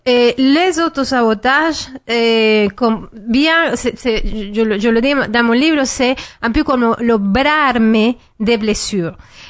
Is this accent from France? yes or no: no; Venezuela; je viens de loin et dans mon pays aussi, je viens du Venezuela.